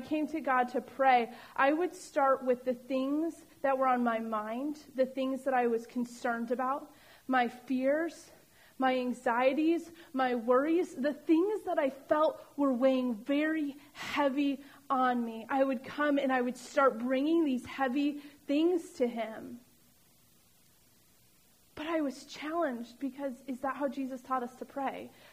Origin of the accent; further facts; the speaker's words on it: Chicago, Illinois, United States; If you tell people, hey, I'm from the Chicagoland area, or I'm from Chicago, they're like, ooh.